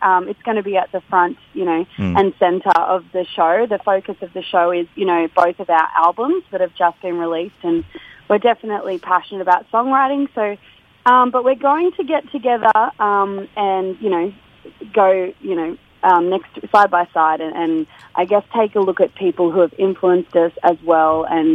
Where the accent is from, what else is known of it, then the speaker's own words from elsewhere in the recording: Mount Russell, New South Wales, Australia; living in Sydney now, so it's good to have that network of, you know, homegrown friends in the big city, because it's such a change from where I grew up in Mount Russell in Inverell.